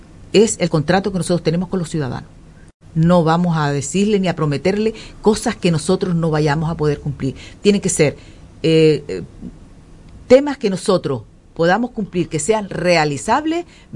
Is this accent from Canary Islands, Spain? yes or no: yes; Tuineje, Canary Islands, Spain; yo soy del municipio de Tuineje, adoro a mi municipio y a mi gente